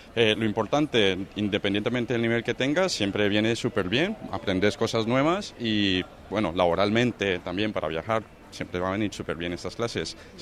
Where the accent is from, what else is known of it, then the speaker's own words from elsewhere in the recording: Costa Rica; No, soy de Costa Rica, pero bueno.